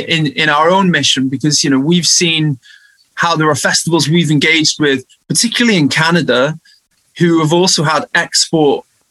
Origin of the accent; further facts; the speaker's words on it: Wales, United Kingdom; a bit more weight behind the international activities we were doing as Welsh artists.